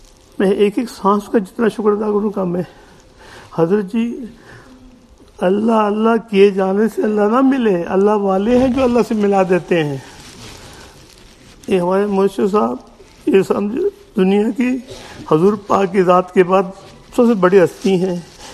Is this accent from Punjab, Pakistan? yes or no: no; Karachi, Sindh, Pakistan; میں کراچی سے ہوں جی.